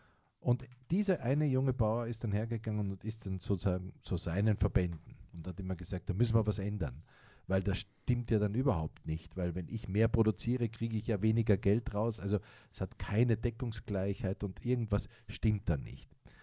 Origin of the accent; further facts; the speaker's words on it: Austria; Und das ich als Österreicher ja nochmal anders betrachte, ja, weil ich ja auch viele Freunde und Bekannte hier in Ostdeutschland habe